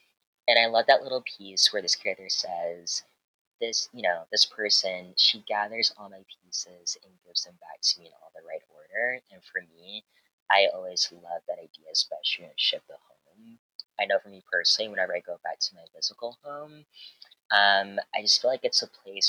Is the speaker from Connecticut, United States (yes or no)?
no; Virginia, United States; I know I'm a Southerner. I'm from the South, from Virginia. My family's from South Carolina.